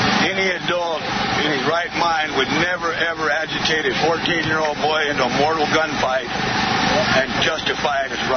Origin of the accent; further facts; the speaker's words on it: United States; I'm a father, and I'm American, and I'm sick into my soul.